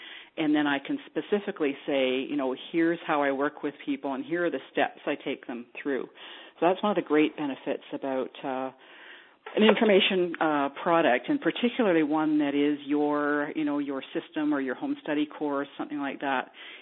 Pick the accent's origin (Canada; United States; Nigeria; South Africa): Canada; Toronto, Ontario; also born or lived in British Columbia; I'm Canadian, live just outside Toronto. I was in British Columbia for 10 years and then moved back to my hometown's Toronto, so I moved back to Ontario a few years ago.